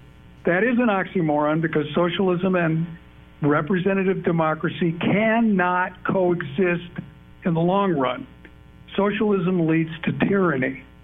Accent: Chicago, Illinois, United States; And then in my hometown of Chicago, in a big hotel, they're going to have a rally for socialism.

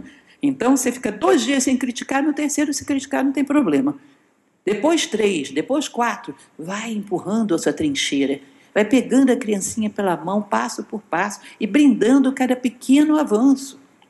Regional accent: Rio de Janeiro, Brazil; Eu sou carioca, tem uma escada lá famosa, que é a escada da Penha.

